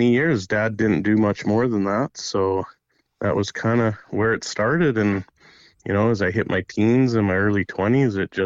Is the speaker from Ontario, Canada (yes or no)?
no; Kelowna, British Columbia, Canada; Well, it's a long story, you know, born and raised in Kelowna. You know, we have all the lakes around here